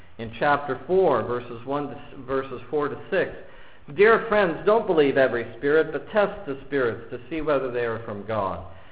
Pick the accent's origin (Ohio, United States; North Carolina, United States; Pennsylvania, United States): Pennsylvania, United States; Erie; I remember growing up in Erie. Erie's a Roman Catholic city with lots of cathedrals.